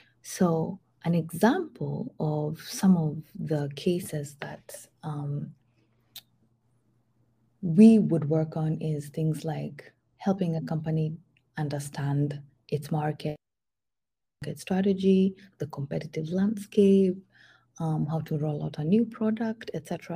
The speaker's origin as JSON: {"language": "English", "town": "Eldoret", "region": "Uasin Gishu County", "country": "Kenya", "tie": "born or raised there", "also_born_or_lived": "Kapsabet", "moved": "as an adult", "said": "Then I grew up there all my life. Went to primary school there, and then went to high school there before I moved to college in the US."}